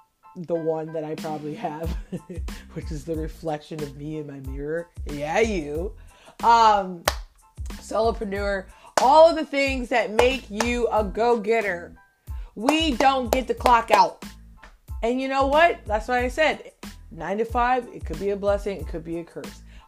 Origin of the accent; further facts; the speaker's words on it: Honolulu, Hawaii, United States; Growing up in Honolulu, Hawaii